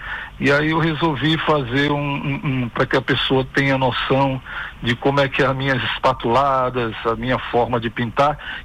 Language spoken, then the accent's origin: Portuguese; São Luís, Maranhão, Brazil; now in Rio de Janeiro, Brazil; eu sou de São Luís do Maranhão, né? Moro atualmente no Rio de Janeiro há 10 anos.